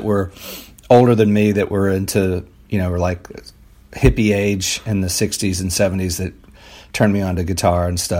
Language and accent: English; Baton Rouge, Louisiana, United States; I grew up in Louisiana in Baton Rouge, down south.